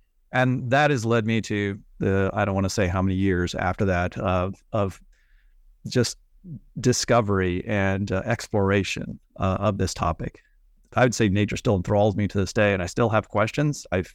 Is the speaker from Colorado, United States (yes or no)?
yes; Colorado, United States; I'm a preacher's kid, and I grew up in Western Colorado.